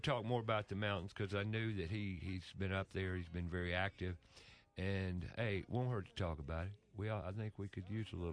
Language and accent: English; Chimney Rock, North Carolina, United States; Well, just looking at the picture, growing up in Chimney Rock, looking at that picture